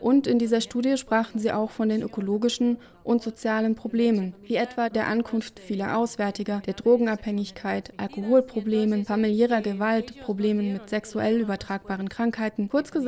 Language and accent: German; United States; German is a second language; moved away as an adult; now in Ecuador; Ich komme aus den Vereinigten Staaten und lebe seit 33, 34 Jahren hier im Land. Ich bin 1976 nach Ecuador gekommen